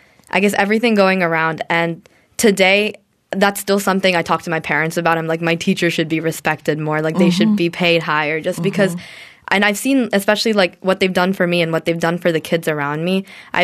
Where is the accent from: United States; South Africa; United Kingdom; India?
India; teachers in my home country were. And in India, teachers are often they're paid